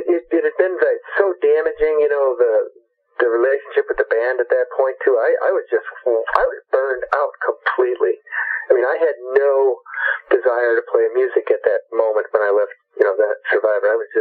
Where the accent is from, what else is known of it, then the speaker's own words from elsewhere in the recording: Naperville, Illinois, United States; I grew up in Naperville, which is a, you know, Chicago suburb.